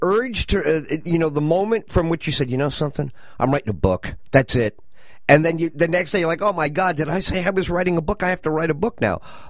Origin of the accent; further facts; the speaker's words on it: New York, United States; I grew up in the Bronx in New York.